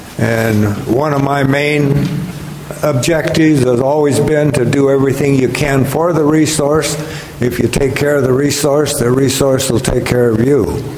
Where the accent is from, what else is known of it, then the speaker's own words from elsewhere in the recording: Colville, Washington, United States; And by the way, I was born in Colville, Washington, Gary's area. My mother's folks had a big ranch north of Northport.